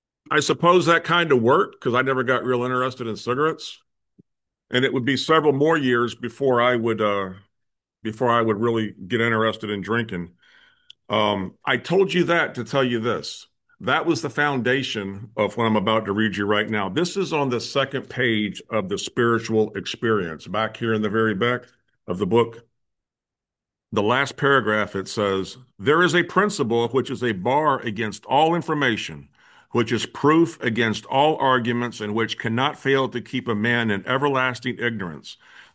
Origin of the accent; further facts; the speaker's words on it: Orlando, Florida, United States; I grew up in Orlando, Florida